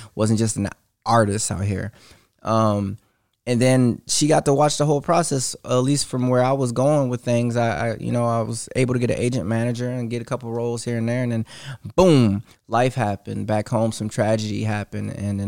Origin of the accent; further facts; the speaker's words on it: Detroit, Michigan, United States; moved away as an adult; now in Los Angeles, United States; I'm from Detroit originally, from Detroit, Michigan. I moved out here like 3.5 years ago, almost four, right?